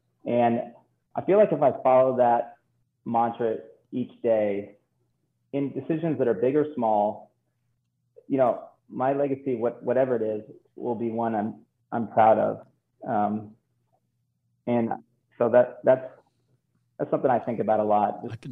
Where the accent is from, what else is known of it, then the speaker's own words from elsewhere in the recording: Flint, Michigan, United States; it is because I'm from Flint, Michigan.